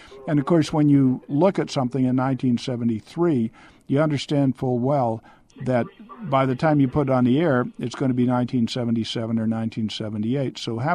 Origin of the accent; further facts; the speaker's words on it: Natick, Massachusetts, United States; I'm basically a Massachusetts kid, and I grew up in Natick, Massachusetts